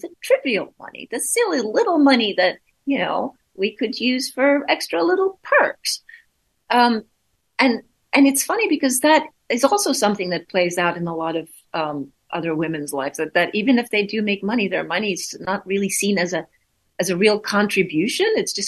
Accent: Sweden; moved away as an adult; I was raised in Sweden

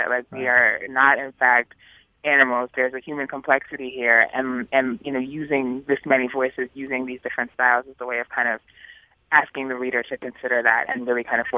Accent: New York City, New York, United States; I'm a New Yorker, and I grew up in Harlem, kind of, you know, northwest edge of Harlem, right between Harlem and Washington Heights.

